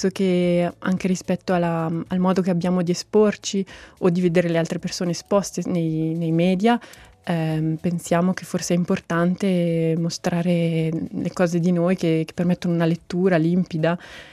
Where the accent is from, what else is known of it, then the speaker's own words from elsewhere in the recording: Monteceneri, Ticino, Switzerland; sono cresciuta a Monteceneri, Camignolo di Fuori più esattamente, nel nucleo di Camignolo di Fuori